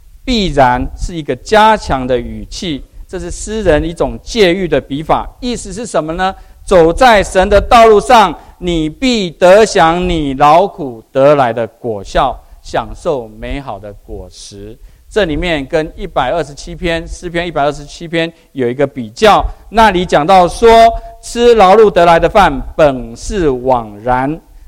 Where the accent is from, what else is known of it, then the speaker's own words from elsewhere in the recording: central Taiwan, Taiwan; 有一次我回台湾的中部，我的老家在一个海边的一个城镇。